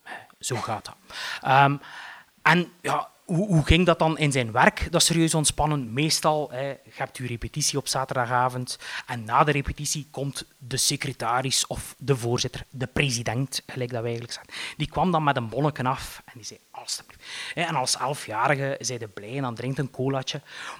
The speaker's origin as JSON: {"language": "Dutch", "town": "Eeklo", "region": "East Flanders", "country": "Belgium", "tie": "born or raised there", "said": "Ik ben opgegroeid in Eeklo."}